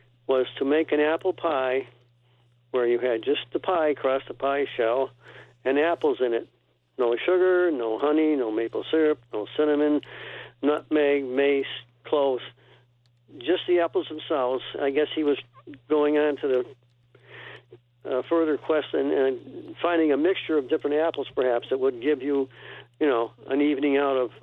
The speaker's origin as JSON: {"language": "English", "town": "Adams", "region": "Massachusetts", "country": "United States", "tie": "born or raised there", "said": "My mom's cousin ran a bakery in my hometown here of Adams, Massachusetts, for many years"}